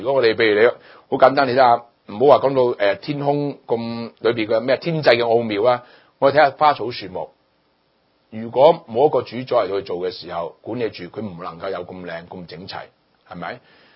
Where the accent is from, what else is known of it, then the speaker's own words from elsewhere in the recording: China; 就好似我哋中国人。我哋中國人有個拜神嘅觀念